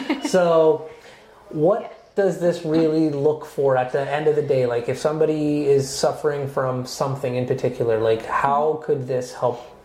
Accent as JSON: {"language": "English", "town": "Fort McMurray", "region": "Alberta", "country": "Canada", "tie": "born or raised there", "said": "Listen, like I grew up in Fort McMurray, so like my perception of life is very skewed."}